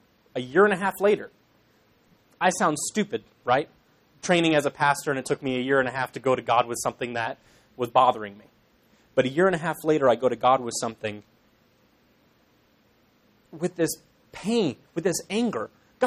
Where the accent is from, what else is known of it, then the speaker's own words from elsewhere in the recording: Ireland; I'm Irish, so it just flows.